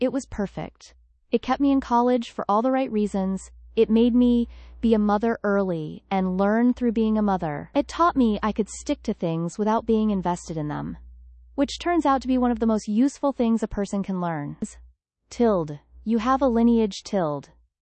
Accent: the South, United States; Well, I grew up in the South. I went to Sunday school.

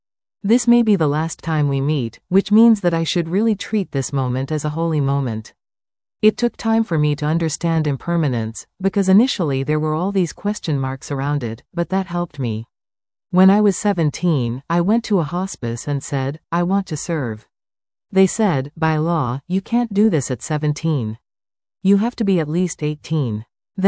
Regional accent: California, United States; And I was from Silicon Valley.

